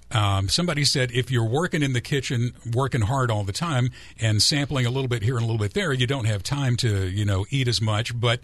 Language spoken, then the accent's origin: English; the South, United States; No, I'm from the South. I was raised on pecan pie from a small, early age.